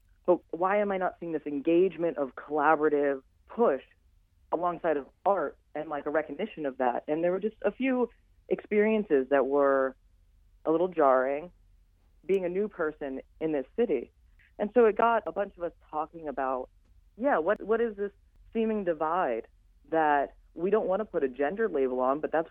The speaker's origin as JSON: {"language": "English", "region": "Florida", "country": "United States", "tie": "born or raised there", "also_born_or_lived": "Philadelphia", "lives_now": "Chicago, United States", "said": "I didn't see the level of collaboration that I had seen growing up in Philadelphia and South Florida, where I'm from, living in Chicago."}